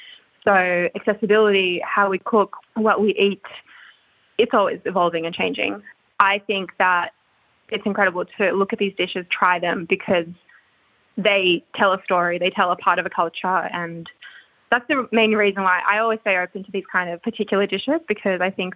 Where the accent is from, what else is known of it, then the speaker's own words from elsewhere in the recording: Sydney, New South Wales, Australia; For example, I grew up in Sydney